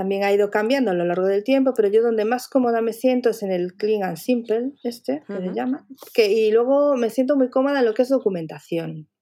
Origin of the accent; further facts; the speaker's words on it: Vigo, Galicia, Spain; Bueno, yo soy de Vigo, entonces un día fui como de excursión a propósito a comprarme los papeles sueltos